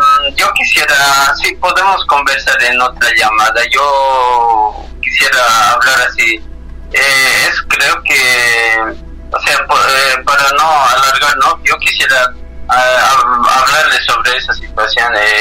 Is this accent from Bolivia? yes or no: yes; La Paz, Bolivia; yo soy justamente allá de Bolivia, La Paz, Bolivia, de la altura. Vivo exactamente de la localidad de Achacachi.